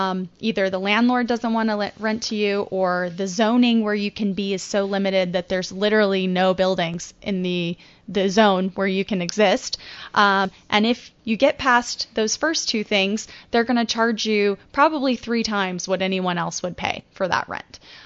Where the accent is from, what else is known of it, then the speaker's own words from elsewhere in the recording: North Carolina, United States; So growing up in North Carolina, a state that does not even have a medical marijuana program still today